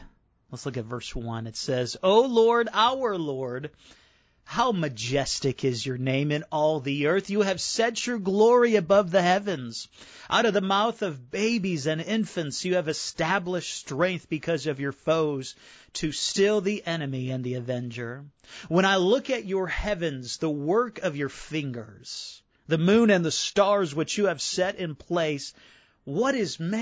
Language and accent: English; Chicago, Illinois, United States; Growing up in Chicago, I think of Michael Jordan.